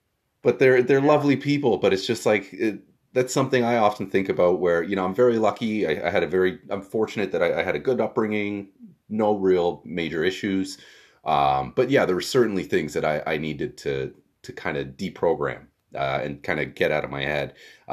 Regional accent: Oakville, Ontario, Canada; So I grew up in Oakville.

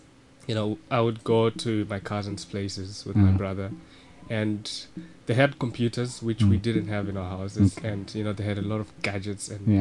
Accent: Zimbabwe; and I'm from Zimbabwe. We come from the same country.

